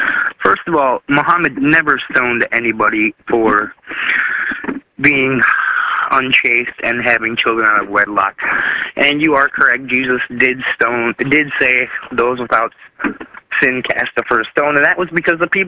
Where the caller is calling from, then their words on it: Nashville, Tennessee, United States; I'm calling from Nashville, Tennessee.